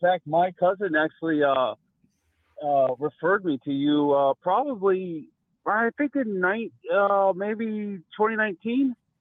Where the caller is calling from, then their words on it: Missouri, United States; I'm calling from Missouri.